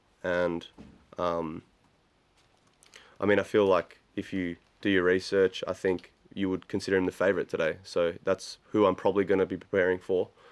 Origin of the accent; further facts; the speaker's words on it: Canberra, Australian Capital Territory, Australia; I grew up in Canberra, the courts I trained on were horrible